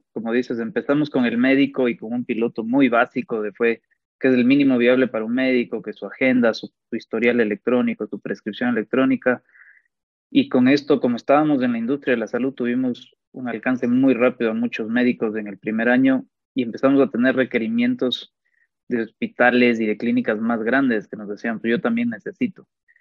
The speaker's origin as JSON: {"language": "Spanish", "country": "Ecuador", "said": "Soy originalmente de Ecuador. Soy médico de profesión y pues apasionado del emprendimiento. Tengo 31 años."}